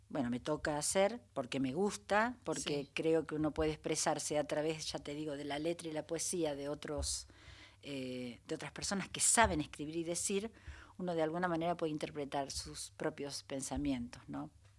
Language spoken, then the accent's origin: Spanish; Burzaco, Buenos Aires Province, Argentina; now in Glew, Argentina; siempre que digo que soy de Bursaco, muchas veces me dicen que soy del sur, pero vi a Temperley, porque claro. Ahora vine en tren desde Gleu, que es donde vivo.